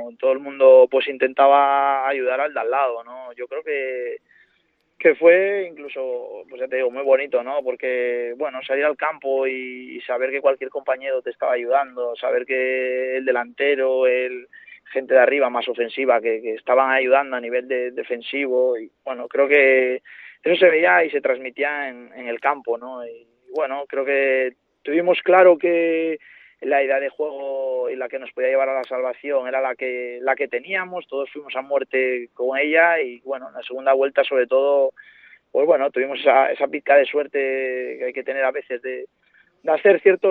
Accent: Asturias, Spain; Lo único que te puedo decir que soy de Asturias

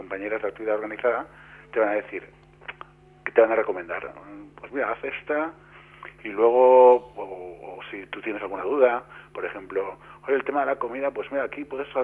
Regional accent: La Nucía, Valencian Community, Spain; Yo personalmente, yo soy de la Nucía, mi familia

